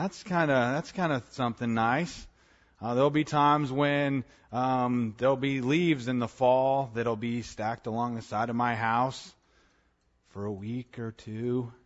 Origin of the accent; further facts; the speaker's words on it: Wyoming, United States; When I was a kid growing up in Wyoming and there was, you know, a 1,000-plus acre ranch that lied before our ranch house